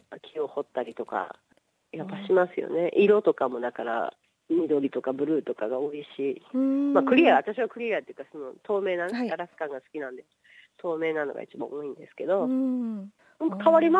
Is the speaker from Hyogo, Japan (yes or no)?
no; Osaka, Japan; 私もほら、大阪出身なんで、